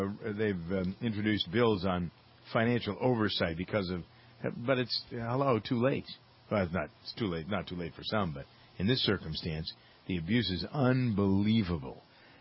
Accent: Framingham, Massachusetts, United States; I've just been reading some email from my hometown of Framingham, Massachusetts, where there's now a big scandal about how much money they're paying for school buses.

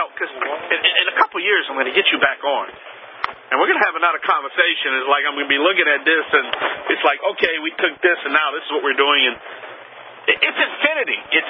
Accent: New Orleans, Louisiana, United States; I'm here at South 14 Greenville Show in the Big Easy, my hometown, New Orleans, Louisiana.

